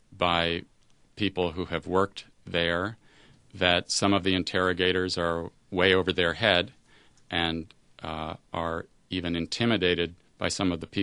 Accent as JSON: {"language": "English", "country": "Pakistan", "said": "They thought I was Afghani. Well, I'm Pakistani."}